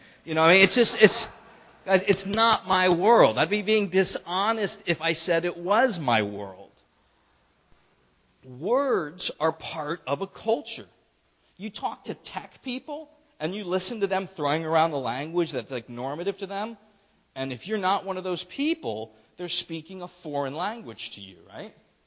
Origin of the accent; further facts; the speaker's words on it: New York, United States; But I'm from New York State. We're not just blue, we're midnight blue, okay?